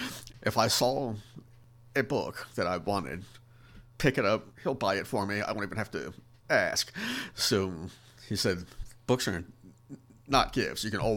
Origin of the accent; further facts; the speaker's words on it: King George, Virginia, United States; All right. Well, I am from King George. My parents are not.